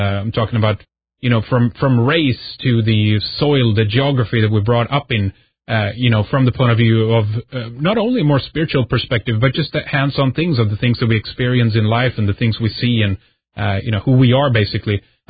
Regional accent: Sweden; English is a second language; I'm from Sweden.

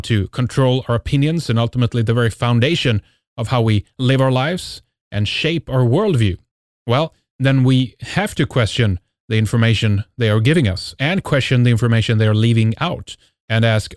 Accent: Sweden; English is a second language; I'm from Sweden, and this is an independent radio program

